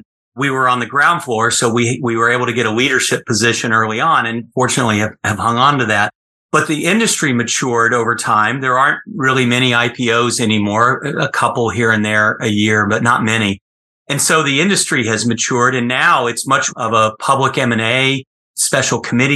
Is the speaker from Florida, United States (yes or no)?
no; Dallas, Texas, United States; I went back to Texas for law school, where I grew up in Dallas, and then came east.